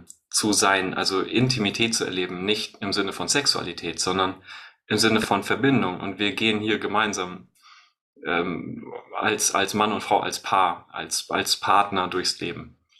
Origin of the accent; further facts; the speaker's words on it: Hamburg, Germany; Ja, hallo und moin aus Hamburg.